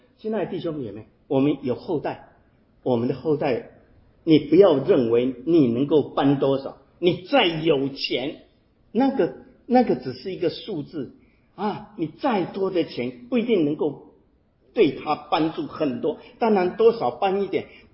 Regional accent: China; 很多我们中国人讲说啊，希望贵人相助

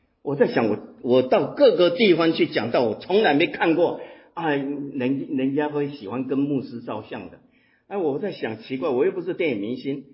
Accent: Fuzhou, Fujian, China; 在那边才发现我是福州人。

